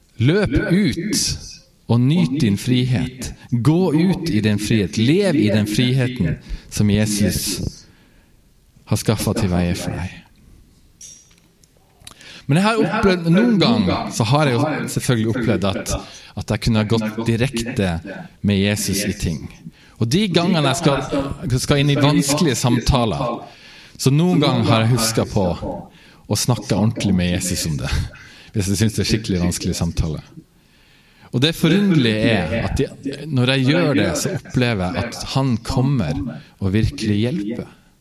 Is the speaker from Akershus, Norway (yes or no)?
no; Nordland, Norway; på Helgeland der jeg kommer fra